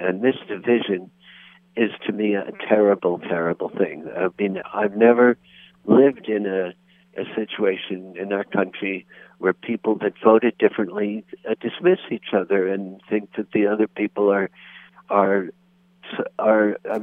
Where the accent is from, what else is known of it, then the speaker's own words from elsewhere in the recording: New York City, New York, United States; for me, I grew up in New York City.